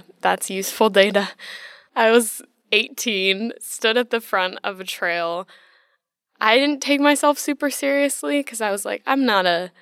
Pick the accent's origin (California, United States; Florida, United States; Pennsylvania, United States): California, United States; Growing up in Orange County, no one ever talked about the environment.